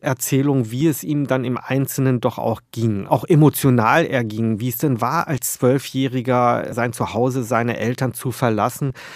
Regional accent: Wolfsburg, Lower Saxony, Germany; im Grunde als Deutscher ja aufgewachsen in einer niedersächsischen Kleinstadt, nämlich Wolfsburg.

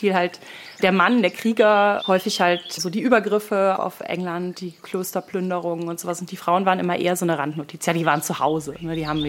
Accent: Eifel, Germany; Also ich bin in der Eifel groß geworden

